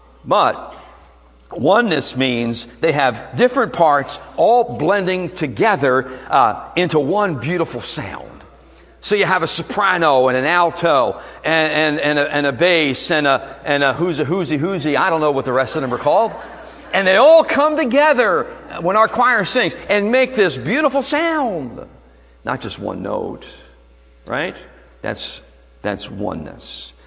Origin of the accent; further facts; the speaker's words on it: Philadelphia, Pennsylvania, United States; I was born and raised in South Philly. And I had Philly in me.